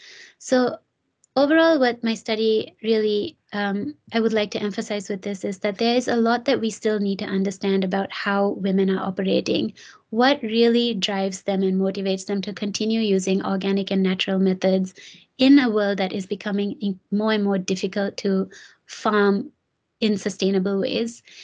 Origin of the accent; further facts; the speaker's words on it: Jaffna, Northern Province, Sri Lanka; I myself will probably exist in a world that is completely different from what I saw growing up in Jaffna